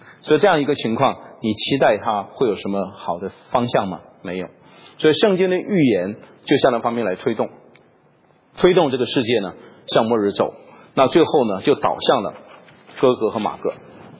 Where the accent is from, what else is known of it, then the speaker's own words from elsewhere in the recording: China; 那你这已经是基本上是到了一个让我们中国人来说一个完全是伦常都不要一个地步了。